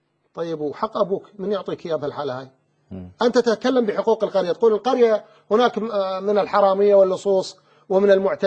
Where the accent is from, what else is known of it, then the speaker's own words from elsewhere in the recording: Al Anbar, Iraq; أنا ابن الأنبار، أنا ما عندي مشكلة بالأنبار، بالعكس أهل الأنبار وكلهم يريدوني وكلهم أعرفهم وألتقي بيهم